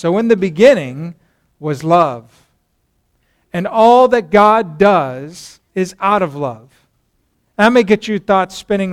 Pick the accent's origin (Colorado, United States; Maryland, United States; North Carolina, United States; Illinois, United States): Colorado, United States; I grew up in Colorado, and we've been apart for ages.